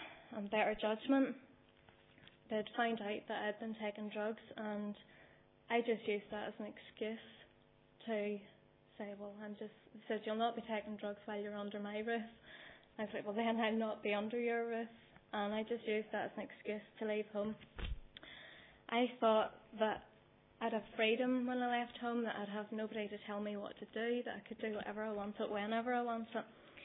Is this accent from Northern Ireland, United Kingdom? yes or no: yes; Ballymena, Northern Ireland, United Kingdom; born there; I was born in Ballymena, the oldest of four children.